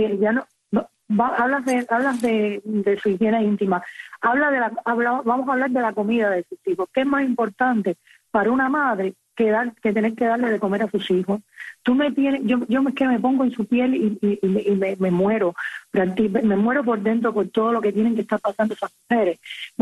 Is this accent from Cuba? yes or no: yes; Cuba; now in Europe; como tantos cubanos que hay distribuidos por aquí por toda Europa